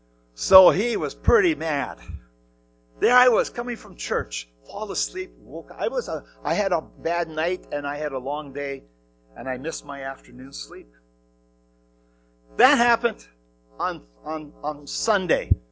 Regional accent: Netherlands; but I was Dutch at the same time, so I wanted to appear that I knew everything because I grew up on the Bible.

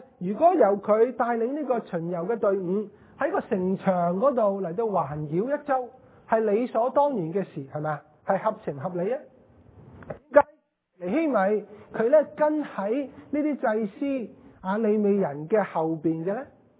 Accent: China; 我们身为中国人当然不少得什么？不少得吃的咯

